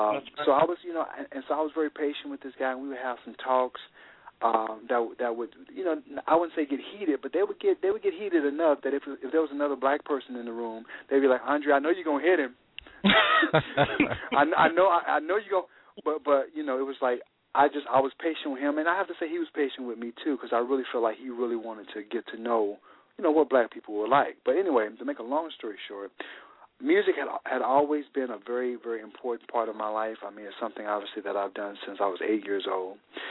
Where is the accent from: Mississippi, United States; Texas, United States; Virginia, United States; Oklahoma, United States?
Mississippi, United States; Jackson; I was coming from Jackson, Mississippi, you know, with my horn, business major, you know, coming up here to do music, right?